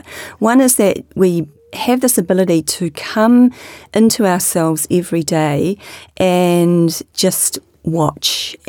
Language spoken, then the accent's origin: English; Havelock North, Hawke's Bay, New Zealand; I was brought up in Havelock North